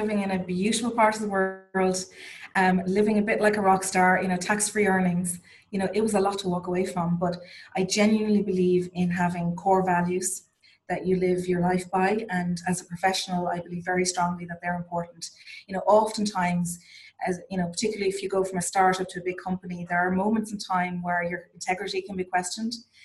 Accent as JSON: {"language": "English", "country": "Ireland", "moved": "yes", "said": "I'm Irish, had no intentions of moving back to Ireland. Actually was moving to London, believe it or not."}